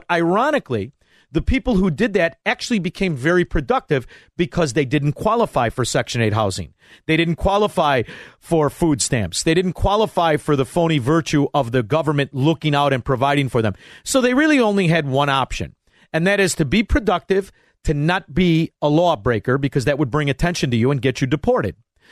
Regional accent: Chicago, Illinois, United States; moved away; I could tell you from being a Chicagoan, now an ex-Chicagoan, however, I still am back periodically from time to time

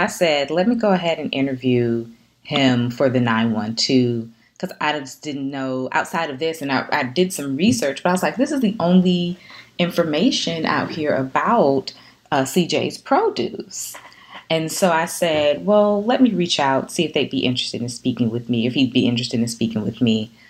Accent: Atlanta, Georgia, United States; Because, you know, I'm from Atlanta.

